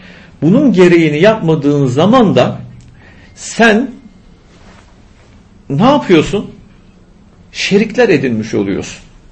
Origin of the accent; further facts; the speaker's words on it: Aegean Region, Turkey; Mesela biz Ege'liyiz. Ege'de bir ifade var.